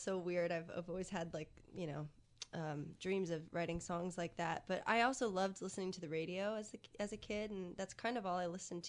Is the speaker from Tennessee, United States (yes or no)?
yes; Nashville, Tennessee, United States; I grew up in Nashville, basically.